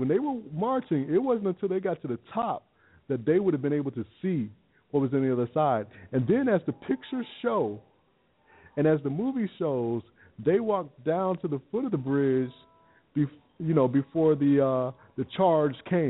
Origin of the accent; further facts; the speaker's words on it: Selma, Alabama, United States; growing up in Selma, you kind of take it for granted when you drive across that bridge all the time